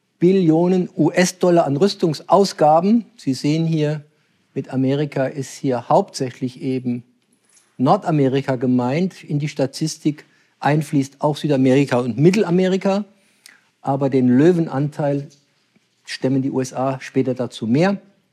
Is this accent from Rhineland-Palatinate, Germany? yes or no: yes; Osthofen, Rhineland-Palatinate, Germany; also born or lived in Worms; Ich bin in Worms geboren, in Osthofen aufgewachsen, habe in Mainz studiert und in Frankfurt Philosophie, Theologie bei den Jesuiten